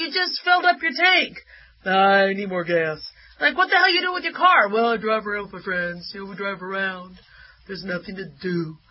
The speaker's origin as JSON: {"language": "English", "town": "Phoenix", "region": "Arizona", "country": "United States", "tie": "born or raised there", "also_born_or_lived": "Las Vegas", "said": "And I grew up in Phoenix and Vegas. We were kind of back and forth."}